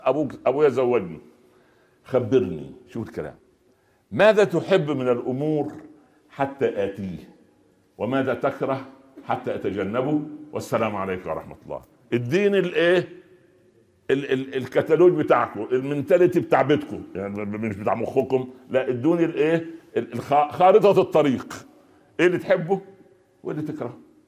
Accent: Upper Egypt, Egypt; وعندنا في الصعيد مثل جميل اقوله للاولاد اللي بيتزوجون كلهم

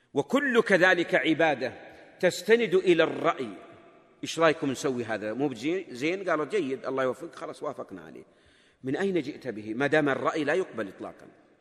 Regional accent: Najd, Saudi Arabia; وإنما حتى عندنا في نجد بعض من البدع

